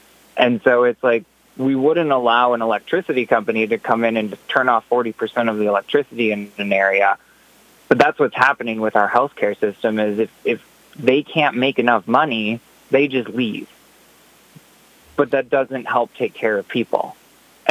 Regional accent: Bloomer, Wisconsin, United States; also born or lived in Menominee; Yeah, so I was born and raised in Menominee, Wisconsin. Well, actually born in Menominee and then raised in Bloomer. Went to school there, so just north of Eau Claire.

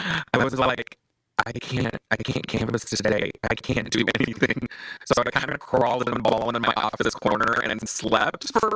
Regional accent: Texas, United States; you know, I'm originally from Texas, and watching people that I love be targeted and forced out of the houses and homes that they've built

